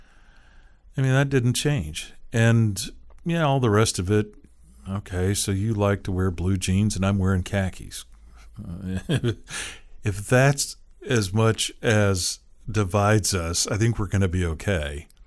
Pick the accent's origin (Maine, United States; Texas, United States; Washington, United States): Washington, United States; Seattle; I mean, I grew up in the Seattle area, so in the last 40 years, yes, I've heard the whole damn Yankee thing more than once.